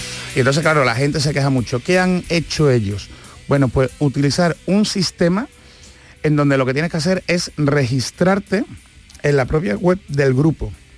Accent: Spain; nosotros que somos aquí los de España, lo vamos a tener muy difícil

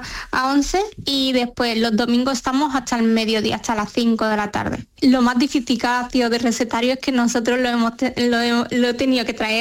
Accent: Morocco; Yo soy marroquí.

